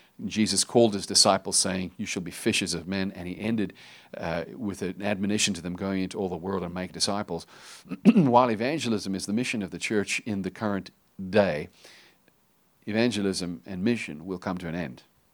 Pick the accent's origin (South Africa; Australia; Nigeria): South Africa; also born or lived in United Kingdom / United States; Forgive me, I'm sort of South African / British / American, and my accent is probably weird.